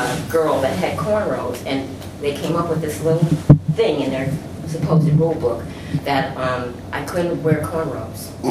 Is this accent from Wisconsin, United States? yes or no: yes; Milwaukee, Wisconsin, United States; And I'm from Milwaukee, Wisconsin, and that's where I was, in Milwaukee, Wisconsin.